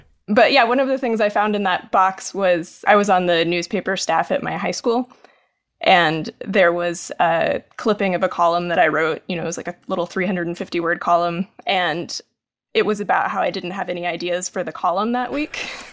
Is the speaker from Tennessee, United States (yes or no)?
yes; Maryville, Tennessee, United States; Yeah, Maryville is, it was a much smaller, more rural town when I was a kid.